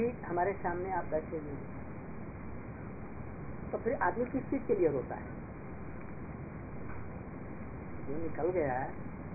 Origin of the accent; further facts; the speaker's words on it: Bihar, India; बिहार के थे, बिहार में मैं भी बिहार का रहने वाला